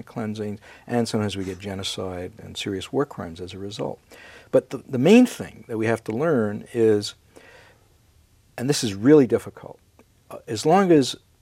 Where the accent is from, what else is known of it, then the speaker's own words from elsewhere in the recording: United States; now in Canada; I originally came from the United States to Canada. I've learned all that stuff. So now I'm a Canadian nationalist, but I'm not an extreme nationalist.